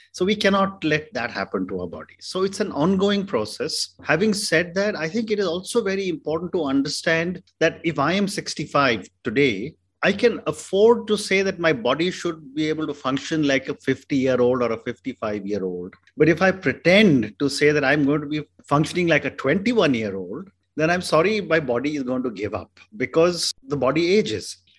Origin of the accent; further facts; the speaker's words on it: India; Having said that, I'm come from India.